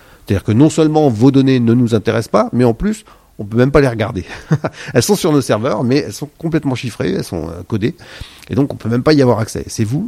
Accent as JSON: {"language": "French", "country": "France", "said": "on va en profiter pour faire une bouffe parce qu'on est des Français et qu'on aime bien les bonnes choses"}